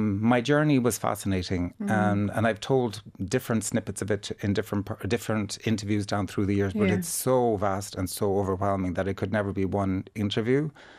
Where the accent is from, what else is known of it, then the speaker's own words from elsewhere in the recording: Ballyheigue, County Kerry, Ireland; as that little boy growing up in Ballyhaig, thinking I was the only gay man in the world, first of all.